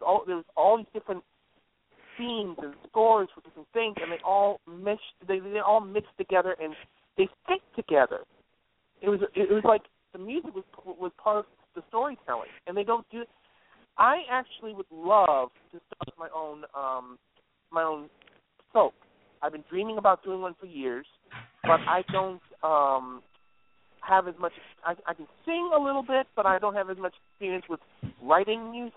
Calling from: Connecticut, United States; Well, I'm calling from Connecticut.

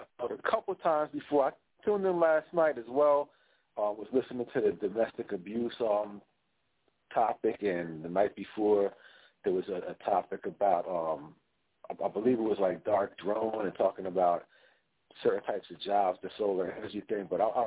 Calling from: Atlantic City, New Jersey, United States; I'm calling from South Jersey around the Atlantic City area.

